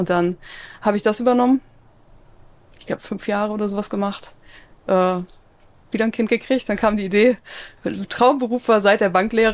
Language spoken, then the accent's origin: German; Husum, Schleswig-Holstein, Germany; born or raised there; also born or lived in Harz, Lower Saxony; now in United States